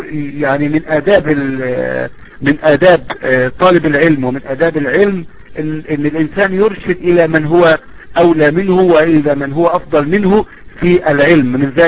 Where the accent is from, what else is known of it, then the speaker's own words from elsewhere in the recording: Egypt; سواء كانت في السعودية أو كانت عندنا في مصر